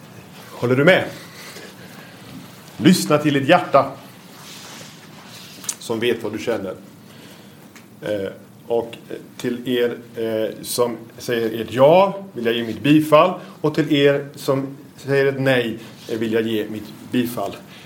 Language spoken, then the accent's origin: Swedish; Norway; accent: Norwegian; Ni får ursäkta här min norska accent, men jag har ändå bemödat mig om att ta fram texterna på norsk.